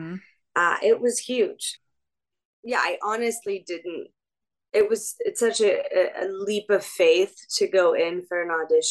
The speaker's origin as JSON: {"language": "English", "country": "France", "tie": "born or raised there", "second_language": "English", "said": "I grew up in France in a small town, and they had this international school."}